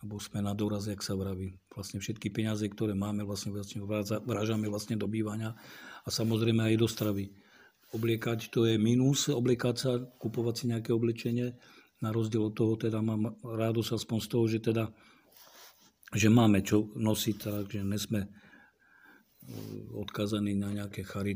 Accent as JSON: {"language": "Slovak", "town": "Benešov", "region": "Central Bohemian Region", "country": "Czechia", "lives_now": "Slovakia", "said": "ja som vlastne Čech. Som sa narodil tam pri Benešove u Prahy. Aj v Prahe som pracoval."}